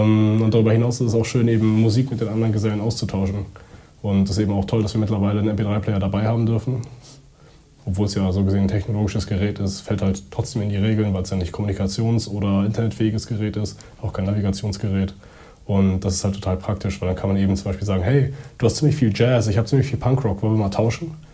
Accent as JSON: {"language": "German", "region": "Hamburg", "country": "Germany", "said": "ich komme aus Hamburg."}